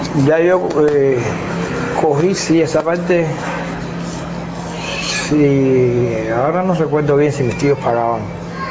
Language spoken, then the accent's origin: Spanish; Habana del Este, Havana, Cuba; yo me crié en Habana del Este con mis tíos. Y ahí fue donde yo estudié la primaria, en una escuela primaria.